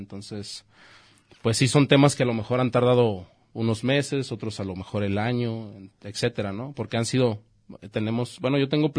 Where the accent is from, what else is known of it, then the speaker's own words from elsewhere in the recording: Guadalajara, Jalisco, Mexico; Pues yo nací en Guadalajara, en creo que era la clínica 89, si mal no recuerdo.